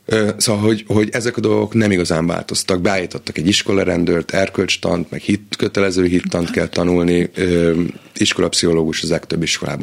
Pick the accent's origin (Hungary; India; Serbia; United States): United States; azért Amerikában nőttem föl, tehát egészen gyerekkorom óta vágyom vissza